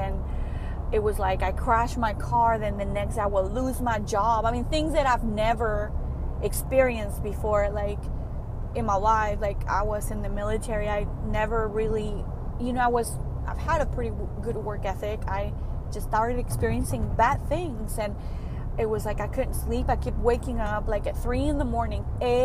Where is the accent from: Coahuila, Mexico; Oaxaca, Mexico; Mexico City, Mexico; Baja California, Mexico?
Oaxaca, Mexico; English is a second language; now in United States; I've lived in the South for about 10 years. My family is a Hispanic, is Mexican, in a small city called Oaxaca, in the south of Mexico.